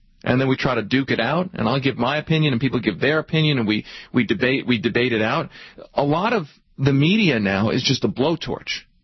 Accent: United States; It embarrasses me as an American

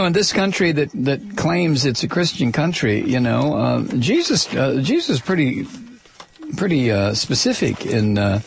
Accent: United States; I'm entitled to it. I'm an American. I paid into it.

